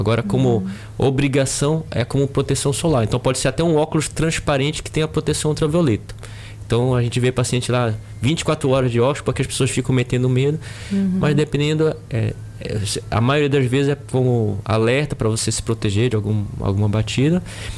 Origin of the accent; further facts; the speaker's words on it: Amapá, Brazil; Sou amapaense.